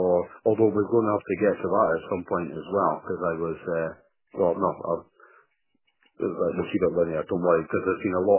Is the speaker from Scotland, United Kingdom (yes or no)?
yes; Scotland, United Kingdom; Sorry, I'm Scottish, I'm used to swearing.